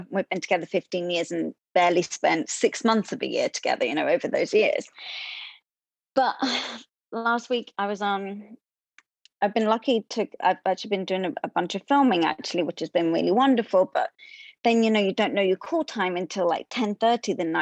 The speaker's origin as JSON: {"language": "English", "region": "England", "country": "United Kingdom", "said": "definitely being English"}